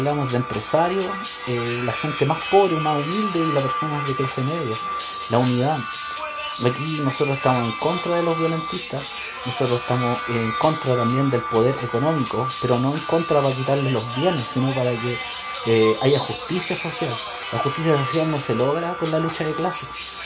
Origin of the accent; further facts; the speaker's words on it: Chile; todos somos chilenos